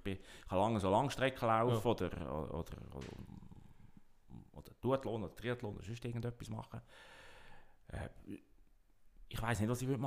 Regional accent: Meggen, Lucerne, Switzerland; Ich bin in Meggen aufgewachsen

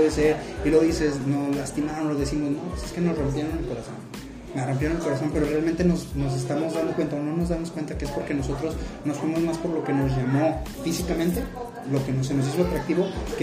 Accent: Aguascalientes, Mexico; estamos en una locación de aquí de Aguascalientes. Somos de Aguascalientes, 100% hidrocálidos

